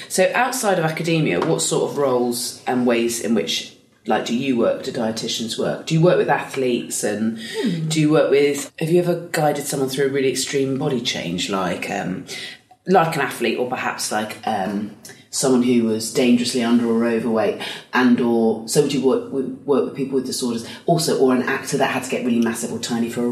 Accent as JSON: {"language": "English", "region": "South West England", "country": "United Kingdom", "tie": "born or raised there", "said": "Okay, I grew up in Dorset."}